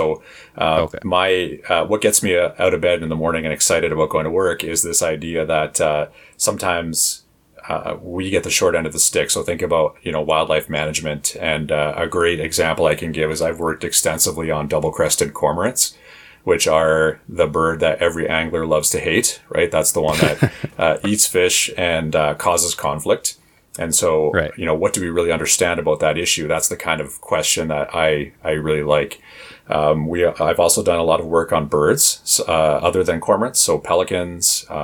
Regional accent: Toronto, Ontario, Canada; I grew up in Southern Ontario, in Toronto, right in the heart of what some people might call the hood.

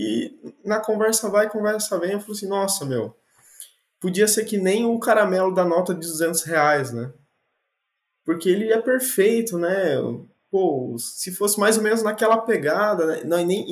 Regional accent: Londrina, Paraná, Brazil; Eu sou de Londrina também, né?

